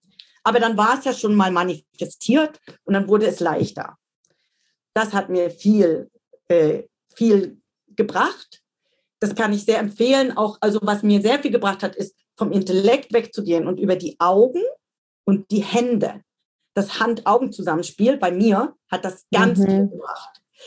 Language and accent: German; Dresden, Saxony, Germany; in meine Heimatstadt Dresden